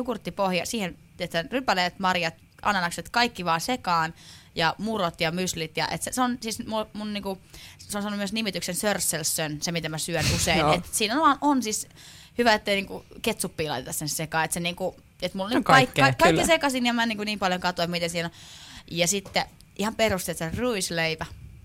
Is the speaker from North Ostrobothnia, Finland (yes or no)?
no; Lohja, Uusimaa, Finland; now in Helsinki, Finland; Olen 23-vuotias, laulaja, tar. Ja olen kotoisin alun perin Lohjalta, nykyään helsinkiläistynyt.